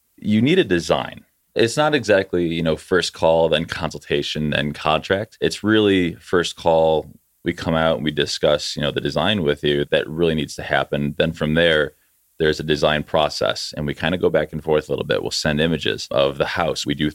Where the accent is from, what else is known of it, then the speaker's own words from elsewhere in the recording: South Holland, Illinois, United States; also born or lived in Highland; now in Dyer, United States; I grew up in South Holland, Illinois, and then Highland, Indiana, and I now live in Dyer. So I've kind of always been in the region.